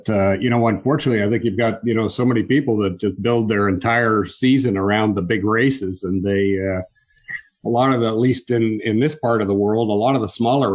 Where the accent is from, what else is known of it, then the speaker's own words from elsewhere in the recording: Canada; I grew up in Canada, and I did a lot of ski racing as a kid.